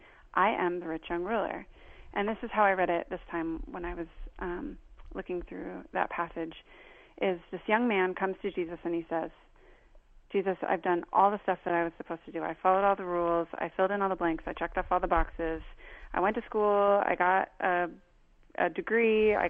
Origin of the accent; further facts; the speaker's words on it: Portland, Oregon, United States; So I'm shopping one of my favorite neighborhoods in my hometown of Portland, Oregon, looking for a condo to buy